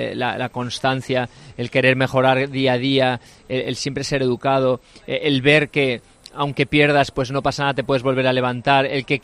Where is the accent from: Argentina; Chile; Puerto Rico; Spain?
Spain; a nosotros como tenistas españoles